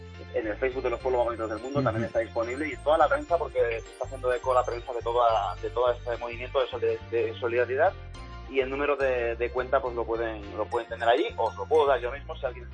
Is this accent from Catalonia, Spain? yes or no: yes; Catalonia, Spain